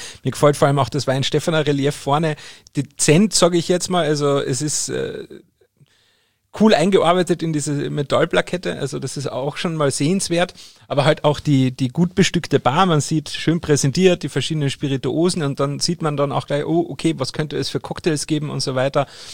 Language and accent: German; Bavaria, Germany; Als Bayer ist einem das ja nicht neu.